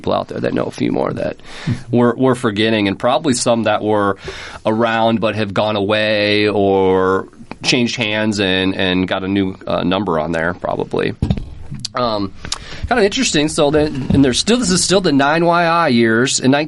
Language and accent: English; Sioux City, Iowa, United States; now in Des Moines, United States; But, yeah, I'm from the Sioux City area